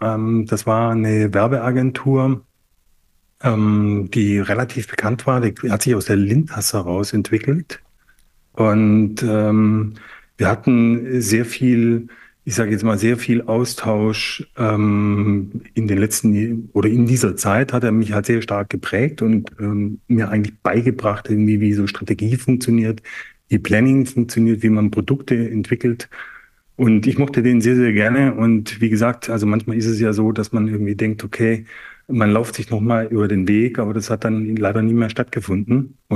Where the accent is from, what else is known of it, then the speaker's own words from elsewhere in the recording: St. Georgen, Baden-Württemberg, Germany; born there; Also ich bin geboren im Schwarzwald, in St. Georgen.